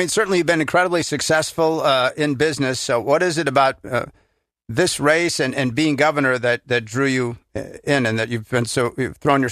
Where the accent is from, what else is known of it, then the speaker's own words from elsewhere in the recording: Milwaukee, Wisconsin, United States; now in Eau Claire, United States; I'm from Milwaukee, too, through high school, Wauwatosa East, and been up here in Eau Claire largely since